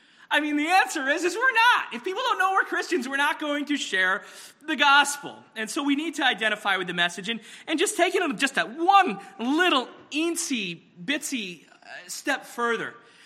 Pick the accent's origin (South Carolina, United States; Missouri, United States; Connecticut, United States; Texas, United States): Connecticut, United States; Glastonbury; It actually reminds me of where I grew up in Glastonbury.